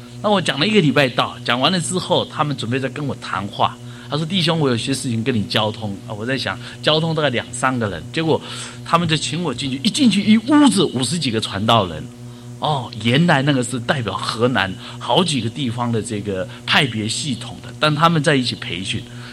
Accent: Taiwan; 那我觉得我自己是，土生土长的台湾人

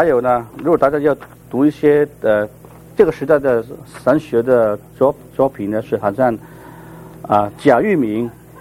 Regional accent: China; 这是很符合我们中国人这个伦理的传统啊

